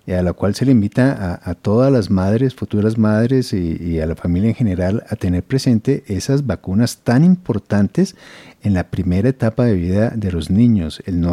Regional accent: Colombia; protegernos como familia, como colombianos

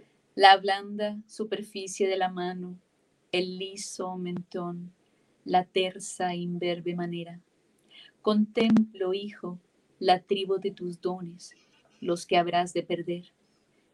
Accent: Barrancabermeja, Santander, Colombia; moved away; also born or lived in Bogotá; Yo nací, crecí en Barranca Bermeja, después me fui para Bogotá, después salí del país, etc.

